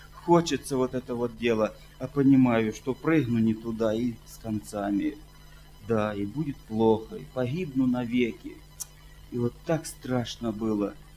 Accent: Zheleznogorsk, Kursk Oblast, Russia; Я из Железногорска, из Курской области.

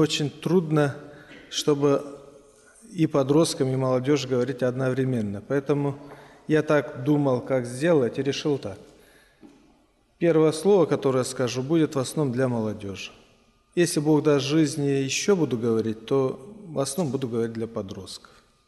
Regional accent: Moldova; я с Молдавии.

